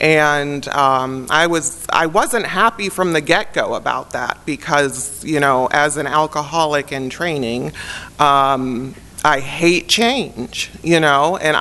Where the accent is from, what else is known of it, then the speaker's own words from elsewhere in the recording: Buffalo, New York, United States; born there; I was born in Buffalo, New York, so you think it's cold here.